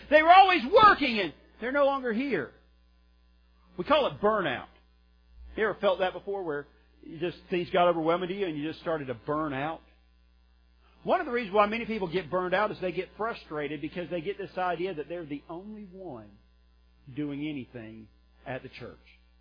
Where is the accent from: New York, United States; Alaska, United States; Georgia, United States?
Georgia, United States; Covington; Growing up in Covington, Georgia, I worked on the bus ministry